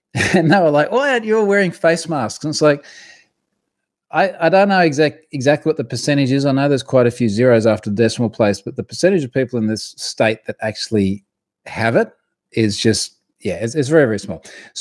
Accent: Queensland, Australia; my home state here in Queensland

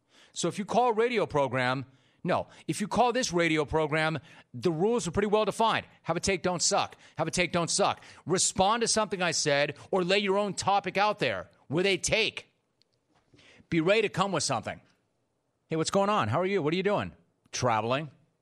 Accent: Midwest, United States; I'm from the Midwest.

